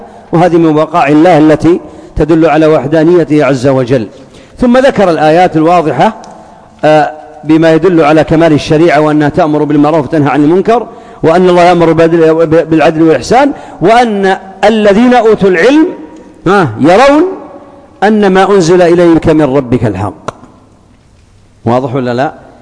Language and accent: Arabic; Najd, Saudi Arabia; وهذا كان عندنا في نجد